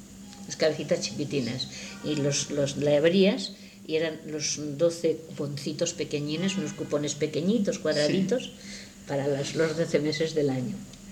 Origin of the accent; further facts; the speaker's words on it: Castilla-La Mancha, Spain; Por ejemplo, en mi tierra, por allí cerca de Guadalajara, a 3 kilómetros a lo mejor